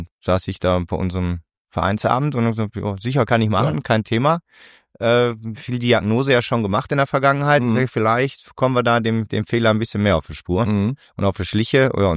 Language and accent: German; Bavaria, Germany; Ich komme aus dem Allgäu, bin 35.